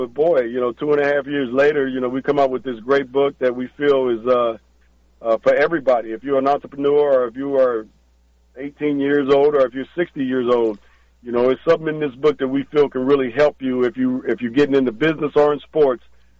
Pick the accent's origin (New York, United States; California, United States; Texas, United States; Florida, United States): California, United States; Los Angeles; if there was any coaching job that I wanted, it was, to coach in Los Angeles, my hometown, the team that I loved for so many years